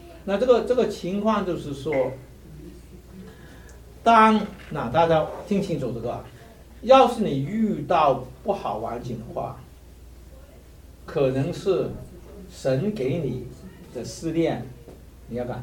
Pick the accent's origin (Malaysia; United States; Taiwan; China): China; 我们是中国人这样讲嘛